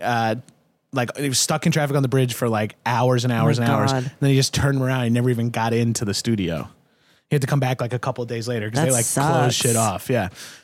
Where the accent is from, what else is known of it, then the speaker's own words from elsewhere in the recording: New York, United States; I live with all New Yorkers. Like, we're all from Staten Island and Long Island